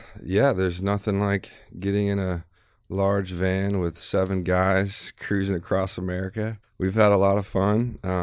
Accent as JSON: {"language": "English", "town": "Memphis", "region": "Tennessee", "country": "United States", "tie": "born or raised there", "said": "growing up in Memphis, you kind of can't help but be influenced. There's a lot of great blues guitar there."}